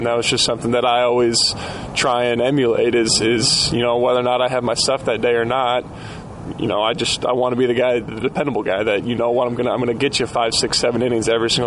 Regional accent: St. Paul, Minnesota, United States; I grew up in St. Paul, Minnesota, and so baseball season was hopefully, ideally, starting in April

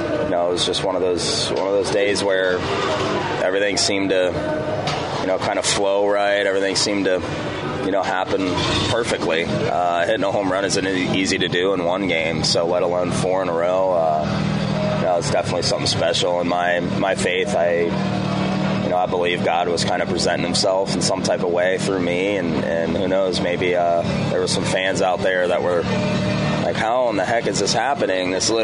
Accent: Cincinnati, Ohio, United States; born there; Well, I was born in Cincinnati

